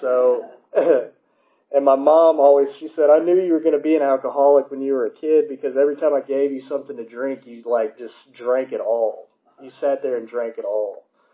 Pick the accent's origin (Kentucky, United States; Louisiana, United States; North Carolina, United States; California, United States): Kentucky, United States; born there; So other than that, I was born in Eastern Kentucky.